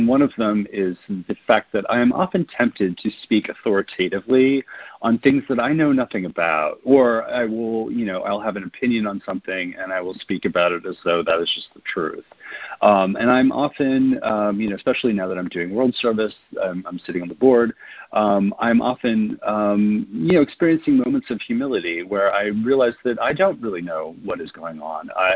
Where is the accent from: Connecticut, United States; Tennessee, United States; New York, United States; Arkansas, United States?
New York, United States; New York City; I come from New York City.